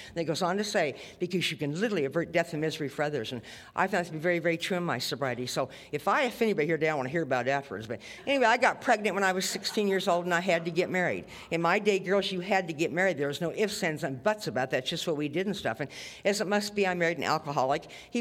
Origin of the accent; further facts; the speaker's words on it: Lincoln, Nebraska, United States; But anyway, I grew up in Lincoln, Nebraska. I come from a wonderful home there in Nebraska.